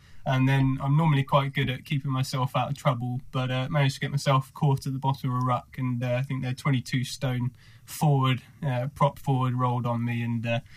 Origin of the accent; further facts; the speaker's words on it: England, United Kingdom; Well, actually, I do have split loyalties. I'm English and my mother's Irish as well, so...